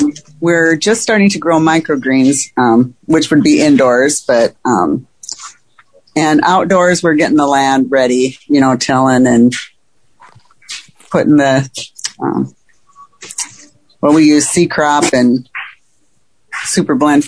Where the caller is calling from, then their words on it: Omaha, Nebraska, United States; Omaha, Nebraska.